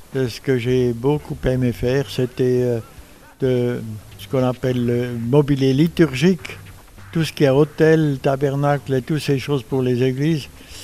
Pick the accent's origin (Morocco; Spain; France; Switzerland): Switzerland; ce que j'ai moi-même en tant que Suisse imaginé lorsque j'aimerais inviter quelqu'un.